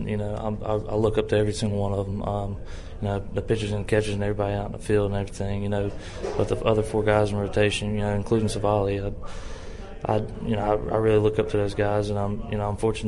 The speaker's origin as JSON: {"language": "English", "region": "Mississippi", "country": "United States", "said": "I'll be able to, you know, pitch at my home state, Mississippi, and, you know, Starkville's only like 3.5 hours away from my house"}